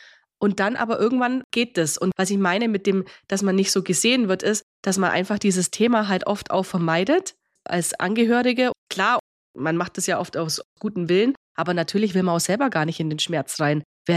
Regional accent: Bavaria, Germany; also bei uns in Bayern.

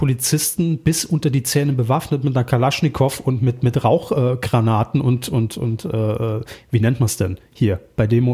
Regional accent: Saarbrücken, Saarland, Germany; Obwohl ich ja gebürtig aus Saarbrücken komme, wo man jetzt sagt, ist ja zumindest in der Nähe, ne?

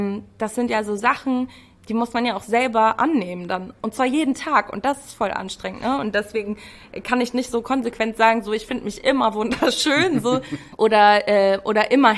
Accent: Ahrensburg, Schleswig-Holstein, Germany; Also ich bin halt in Ahrensburg zur Schule gegangen, das ist ja hier in der Nähe von Hamburg, Schleswig-Holstein schon, aber ist so eine halbe Stunde von Hamburg entfernt. Es ist super spießig einfach.

